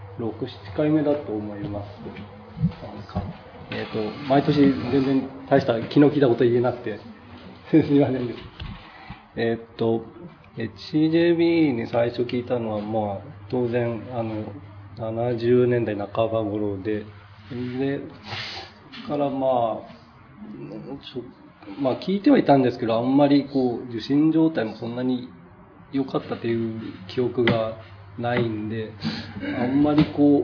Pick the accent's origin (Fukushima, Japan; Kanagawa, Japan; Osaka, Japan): Kanagawa, Japan; Yokohama; 横浜市から来ました